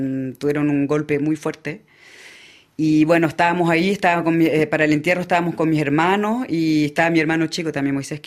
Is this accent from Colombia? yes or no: no; France; yo me crié en Francia, donde mi padre no era conocido.